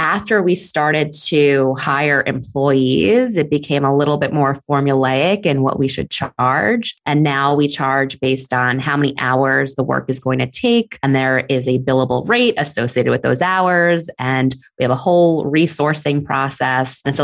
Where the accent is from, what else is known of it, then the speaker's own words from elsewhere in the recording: New York, United States; And then I moved back to New York. I'm originally from New York. I moved back in 2011.